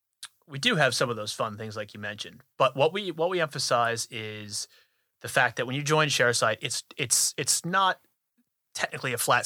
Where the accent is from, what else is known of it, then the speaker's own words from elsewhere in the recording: Chicago, Illinois, United States; I grew up in Chicago, so it's the state of Illinois.